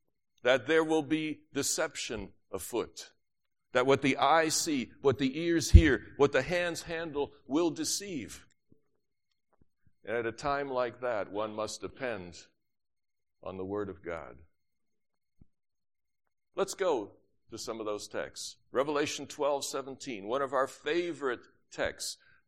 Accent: New York, United States; In my world, where I grew up in New York, anybody, I got a witness? All right, good. Where I grew up in New York, well, if you went away to make war, you were called chicken.

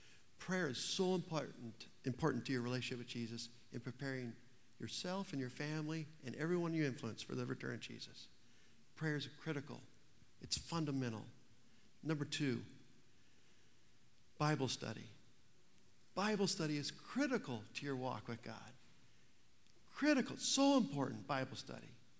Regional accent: the South, United States; I grew up in the South, and some of you understand this, some of you won't.

